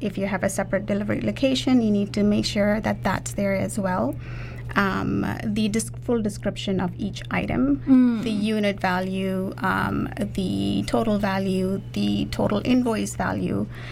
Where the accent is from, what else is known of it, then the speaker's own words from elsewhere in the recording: Fiji; now in Vancouver, Canada; I'm originally from Fiji. I was born and raised there. I moved here about 20 years ago.